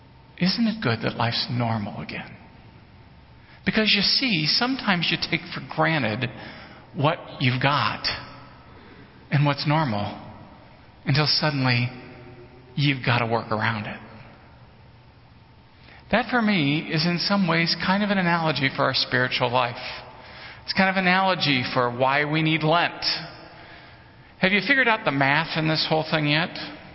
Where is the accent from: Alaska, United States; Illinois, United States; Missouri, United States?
Missouri, United States; Florissant; And then I grew up in Florissant, which is the confluence of the Mississippi and the Missouri. So I grew up in that land between the rivers, if you will.